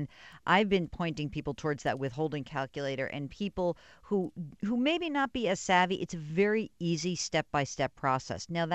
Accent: New York, United States; I'm from New York, New York, New Jersey, and Connecticut.

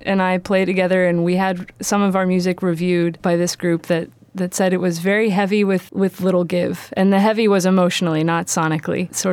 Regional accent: Houston, Texas, United States; now in Troy, United States; I grew up in Houston and moved to the area back in 2009 to go to RPI and fell in love with it up here and decided to stay.

